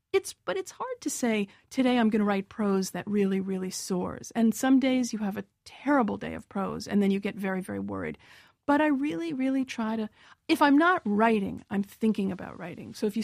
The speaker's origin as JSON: {"language": "English", "region": "New York", "country": "United States", "said": "As a New Yorker, you really kind of learn to turn down ambient noise"}